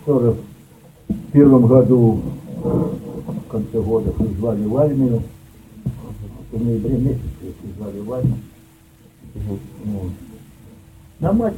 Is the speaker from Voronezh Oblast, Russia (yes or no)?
yes; Voronezh, Voronezh Oblast, Russia; born there; В Воронеже.